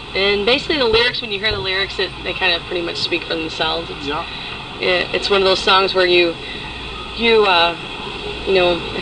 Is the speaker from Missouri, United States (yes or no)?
yes; St. Louis, Missouri, United States; Yes, I'm originally from St. Louis.